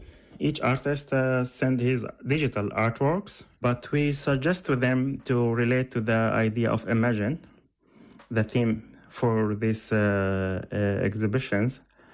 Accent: Aleppo, Aleppo Governorate, Syria; moved away as an adult; now in Dublin, Ireland; I grew up in Aleppo and studied architecture there before relocating to Dublin, where I work now at Dublin City University as a teaching assistant.

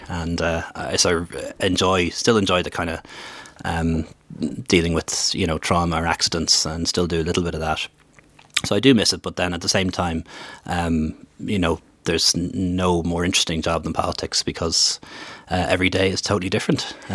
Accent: Dublin, Leinster, Ireland; born there; I was born in the Rotunda, you know. I'm a proper Northsider, you know. I don't go back to India

